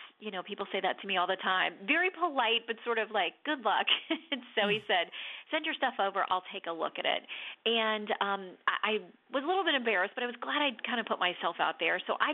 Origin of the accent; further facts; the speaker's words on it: Florida, United States; I'm born and bred in Florida. I would love to have stayed there